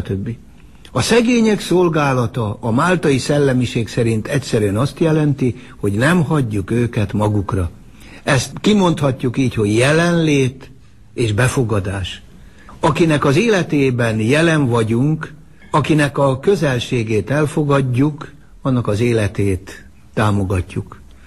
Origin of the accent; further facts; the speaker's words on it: Hungary; Úgy általában én nagyon büszke vagyok arra, hogy magyarnak születhettem, és magyarként élhetek, és ennek a nemzetnek a tagja lehetek.